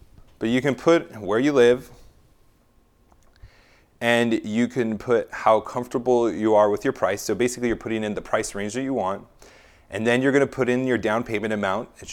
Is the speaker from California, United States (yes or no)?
yes; California, United States; Well, I'm from California and I live in Hawaii now